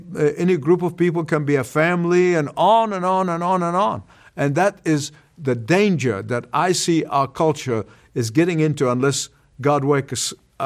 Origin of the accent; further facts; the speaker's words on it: Egypt; moved away; when I escaped from Egypt, my home country, over 50 years ago